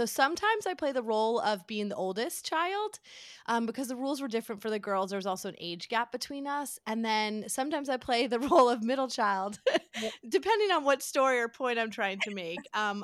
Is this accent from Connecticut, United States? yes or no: yes; Connecticut, United States; Well, so it's funny because I grew up in Connecticut. And so everybody in my town actually then moves to New York City and works in New York City.